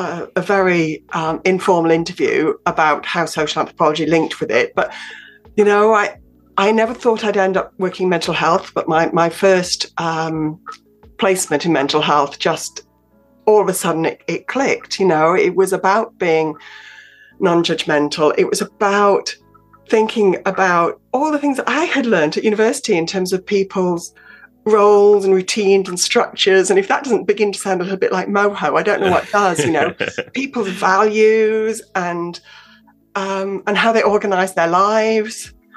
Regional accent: Scarborough, Yorkshire and the Humber, United Kingdom; My mum rang me up one day and said, there's a sponsorship going in my hometown of Scarborough.

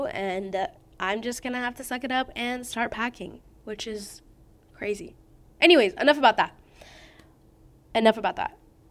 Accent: New York, United States; born there; I was actually born in New York, if anyone was wondering. I'm a New Yorker just for the first wee years of my life.

